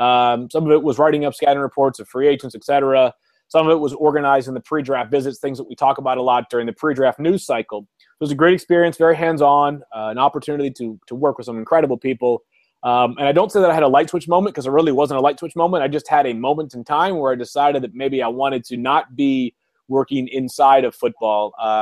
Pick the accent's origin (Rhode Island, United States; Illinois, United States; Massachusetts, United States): Massachusetts, United States; Boston; I'm from the Boston area.